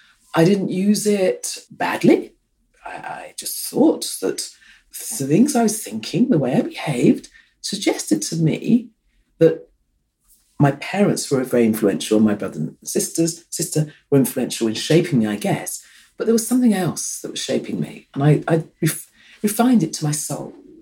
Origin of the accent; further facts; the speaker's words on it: London, United Kingdom; when I was growing up in London, people would go, where are you from? And I'd go, well, I was born in Hackney and, you know, I live in London.